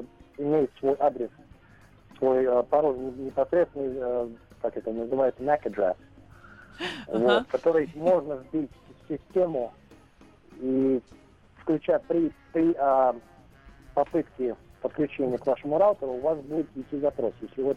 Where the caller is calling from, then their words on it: Las Vegas, Nevada, United States; я из Лас-Вегаса к вам звоню.